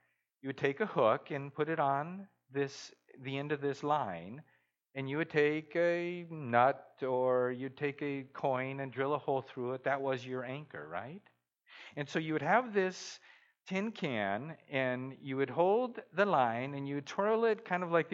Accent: Guatemala; I grew up in Guatemala, yes, and I had started driving because the standards in most third world countries aren't quite the same as here in Canada or the U.S.

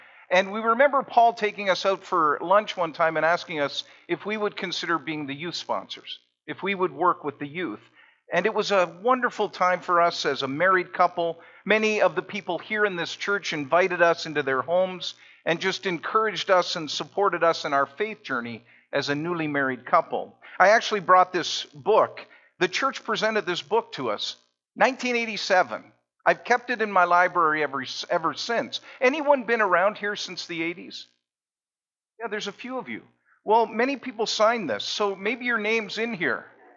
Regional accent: Kitchener-Waterloo, Ontario, Canada; from the years 1984 to 1987, Carolyn and I were married students at Western. We're from Kitchener-Waterloo.

